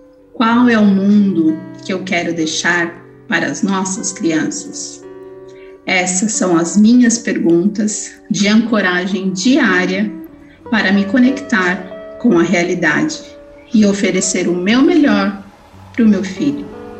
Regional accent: Cambuí, Minas Gerais, Brazil; born there; Nasci lá numa cidadezinha maravilhosa chamada Cambuí, no interior de Minas Gerais. Sim, eu sou caipira.

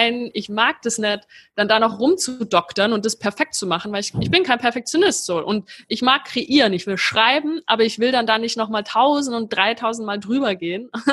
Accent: Bavaria, Germany; ich komme halt aus Bayern

